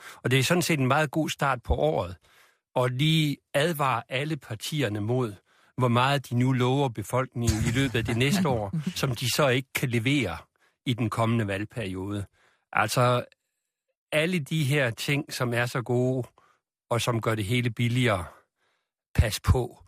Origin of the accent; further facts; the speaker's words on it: Holstebro, Central Denmark Region, Denmark; Jeg er født og opvokset i Holstebro, jo, ikke?